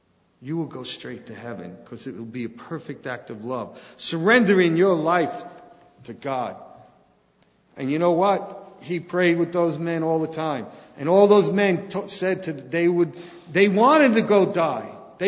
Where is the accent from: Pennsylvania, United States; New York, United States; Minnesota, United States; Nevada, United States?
New York, United States; New York City; I always tell people, you know, I grew up in New York City